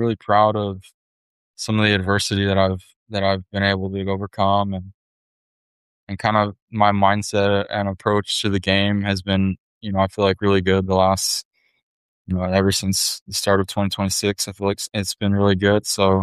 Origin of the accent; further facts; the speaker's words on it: Hawaii, United States; Being born and raised in Hawaii, the culture that I was raised in, you know, kind of taught me to, you know, stay super humble and prioritize family.